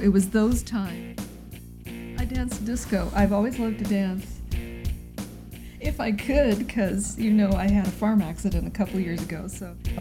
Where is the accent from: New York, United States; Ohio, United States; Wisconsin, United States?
Wisconsin, United States; Madison; born there; my dad's folks were city folks in Madison, and I was born in Madison, Wisconsin.